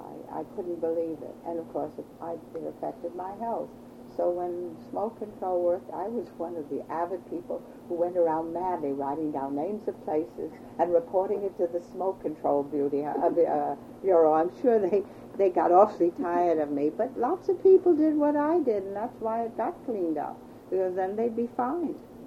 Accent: United States; But I think that my emphasis is still as an American.

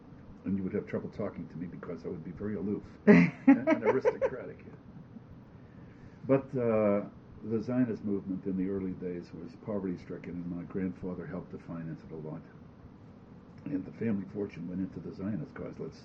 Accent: Dormont, Pennsylvania, United States; also born or lived in Beechview; No, I grew up in Dormont.

